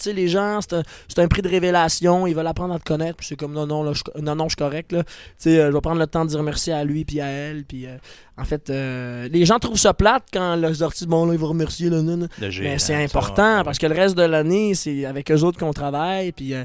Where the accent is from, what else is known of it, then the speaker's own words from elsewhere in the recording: Quebec, Canada; Non, j'étais un Québécois francophone d'Amérique.